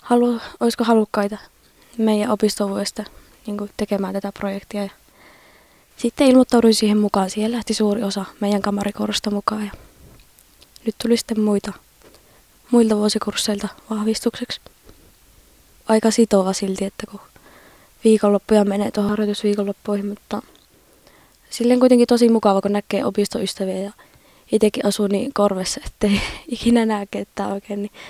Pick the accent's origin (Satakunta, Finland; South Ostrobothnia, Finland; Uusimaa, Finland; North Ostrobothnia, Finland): South Ostrobothnia, Finland; Vimpeli; tuun Vimpelistä ja oon kuorolaisena tässä äänitysprojektissa ja sopranoa laulan.